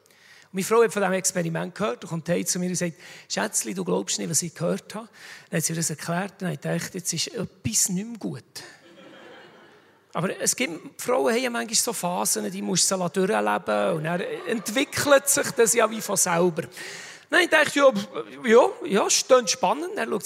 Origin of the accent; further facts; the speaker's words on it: Bern, Switzerland; Aber wir sind aus dem Emmental, wir haben den Käse mit den Löchern drin, der weltweit verkauft wird.